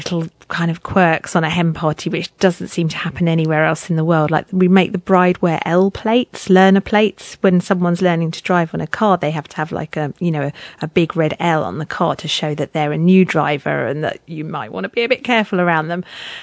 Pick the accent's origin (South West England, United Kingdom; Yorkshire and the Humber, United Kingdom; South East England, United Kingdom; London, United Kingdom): South East England, United Kingdom; Brighton; I grew up in Brighton, which is like a seaside resort on the south coast of the UK.